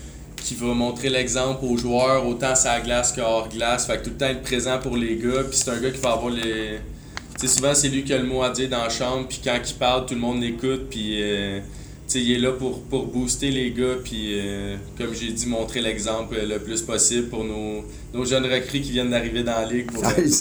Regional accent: Shefford, Quebec, Canada; j'ai 20 ans. Je viens de Shefford. Ben, j'ai toujours vécu dans la région ici. Mon père habite à Coansville. Ma mère, elle habite à Shefford. Fait que je suis un petit gars d'ici.

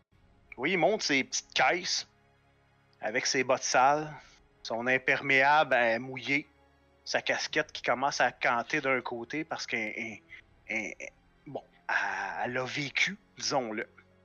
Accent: Trois-Rivières, Quebec, Canada; Fier de venir de Trois-Rivières.

